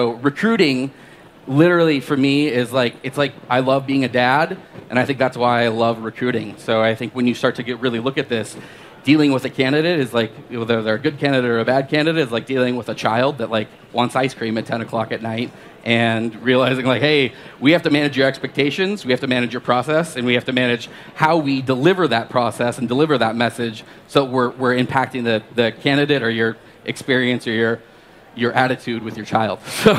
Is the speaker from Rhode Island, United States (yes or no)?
no; Philadelphia, Pennsylvania, United States; I come from Philly, so obviously I'm a bigger guy. I love cheesesteaks, I love the Eagles